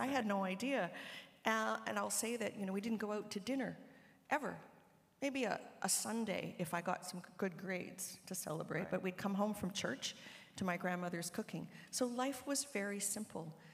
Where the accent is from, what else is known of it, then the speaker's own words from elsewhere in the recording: Toronto, Ontario, Canada; And then when my mom remarried, we moved to Etobicoke, and it was lovely. And I had I grew up in Markland Woods and went to school there and went off to university.